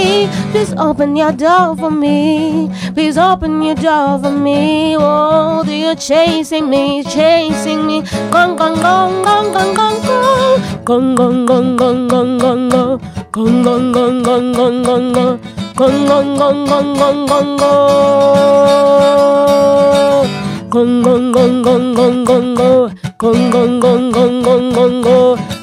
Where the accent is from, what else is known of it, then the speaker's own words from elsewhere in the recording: South Africa; first language Xhosa; English is a second language; It's in my language, my native language, which is Xhosa.